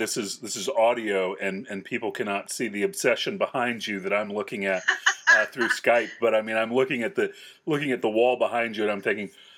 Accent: Florida, United States; also born or lived in Gainesville; now in Knoxville, United States; Well, I'm a huge Tim Tebow fan. I grew up in Florida. I was actually born in Gainesville, so.

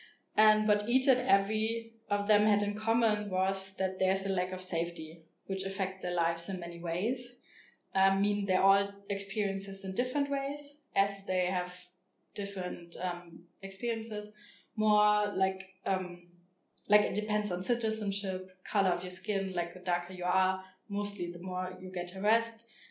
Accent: Germany; also born or lived in Austria; I grew up in Germany, but also in Austria

